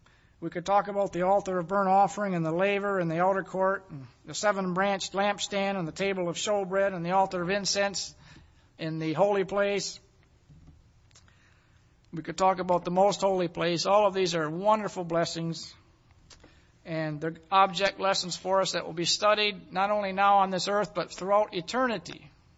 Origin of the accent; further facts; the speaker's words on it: Bay City, Michigan, United States; I'm originally from Bay City, and occasionally when I go back there for business and visiting, you notice little changes here.